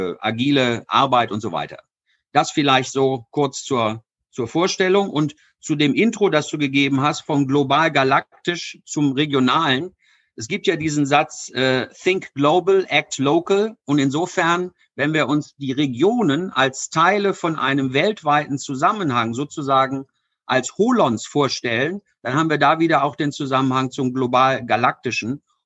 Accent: Solingen, North Rhine-Westphalia, Germany; born there; now in Ober-Mörlen, Germany; ich bin 60 Jahre alt, verheiratet, 3 Kinder, das sind so die Standardangaben. Bin geboren in Solingen, wohne jetzt in Obermörlen.

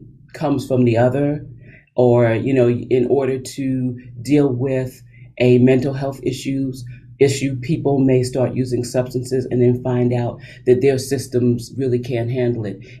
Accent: Englewood, New Jersey, United States; I was born and raised in Englewood, New Jersey, the heart of my life.

